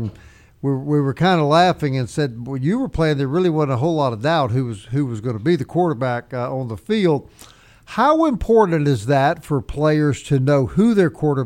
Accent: Alexandria, Virginia, United States; I grew up in Alexandria, Virginia, in the heyday of the Redskins, and I don't even remember anybody talking about college athletics.

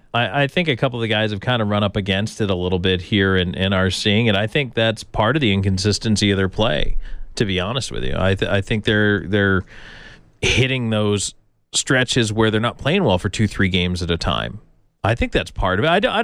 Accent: Buffalo, New York, United States; I'm from Buffalo. I need the traditional with the wing on the bone.

